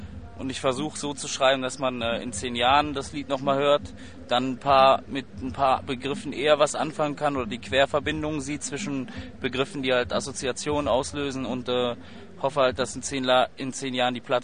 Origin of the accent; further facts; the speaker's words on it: Cologne, North Rhine-Westphalia, Germany; Das heißt, wir kommen nicht aus Stuttgart, Frankfurt oder Hamburg, sondern aus Köln.